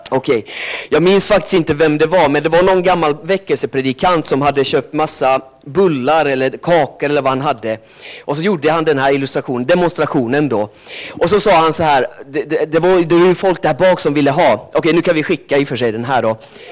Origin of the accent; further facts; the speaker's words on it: Sweden; Jag är född och uppvuxen i Sverige, så att jag kommer inte från Finland så där.